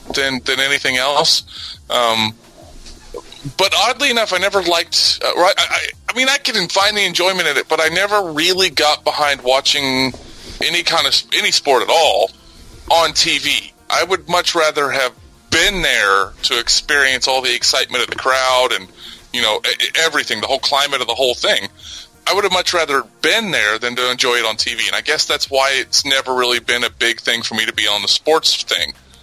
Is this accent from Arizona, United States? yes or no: no; San Antonio, Texas, United States; also born or lived in Tennessee / Georgia / Florida; I'm from Texas, born in San Antonio, Texas.